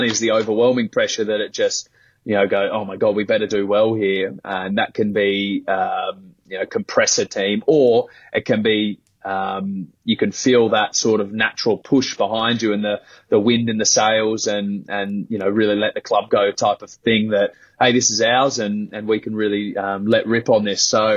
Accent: Australia; So my hope as an Aussie fan and player is that, your Lions supporters are bloody excited to spend some money and get down to Australia.

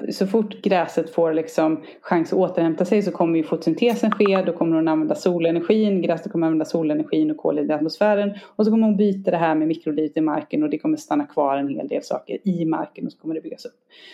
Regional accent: Bokenäset, Västra Götaland County, Sweden; om man tar liksom hemma på Bokenäset där jag är ifrån, så var det liksom en ko i varje vägkrök ungefär.

